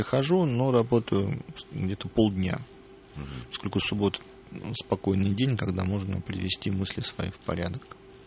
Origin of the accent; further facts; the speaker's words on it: Moscow, Russia; Да, вырос в Москве, конечно.